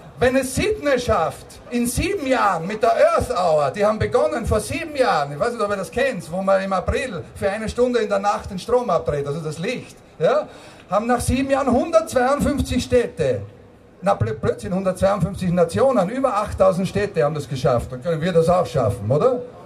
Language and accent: German; Austria; Ich komme aus Österreich, das war nicht zu überhören.